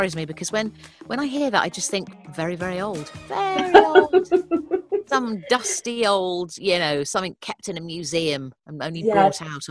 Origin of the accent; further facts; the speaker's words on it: Leatherhead, South East England, United Kingdom; So we grew up outside Leatherhead in a little cul-de-sac, a new build cul-de-sac from the late 60s, and my mum and dad moved there, and it was a very sort of formative 11 years that I lived there before we then moved on.